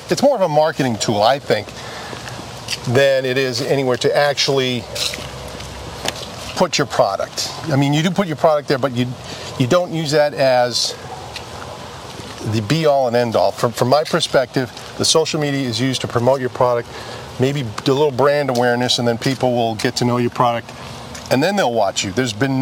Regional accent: Boston, Massachusetts, United States; And growing up in Boston, I mean, what a treat.

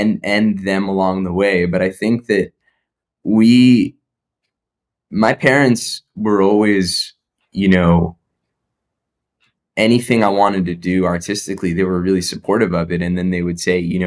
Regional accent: New Jersey, United States; So we grew up in Jersey. My grandparents were in Queens.

